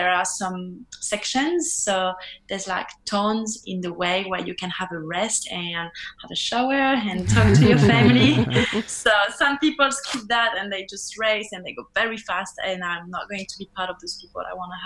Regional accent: France; English is a second language; I'm from France. I've been traveling in New Zealand and Australia for 3 years.

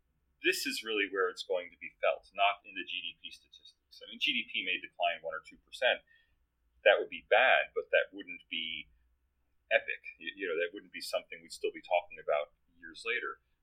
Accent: United States; I'm American, as you can probably hear

